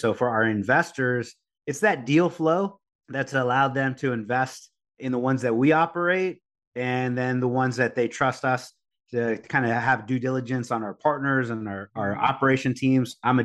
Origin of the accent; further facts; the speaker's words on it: Corpus Christi, Texas, United States; now in San Antonio, United States; And I grew up in Corpus Christi, which is down by the beach, 2 hours south. My dad moved. He was a transplant. He moved from San Antonio to Corpus. So I grew up in beach town.